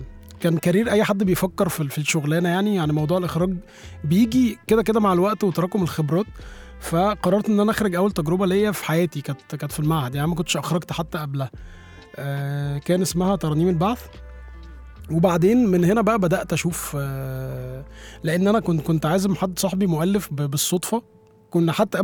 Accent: Shibin El Kom, Monufia Governorate, Egypt; now in Cairo, Egypt; ده كان جاري في شبين في المنوفيه

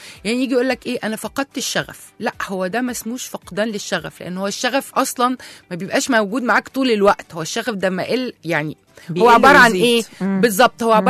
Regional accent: Egypt; المشكله كمان عندنا في مصر احنا ما بنفرقش بين الاكتئاب والحزن

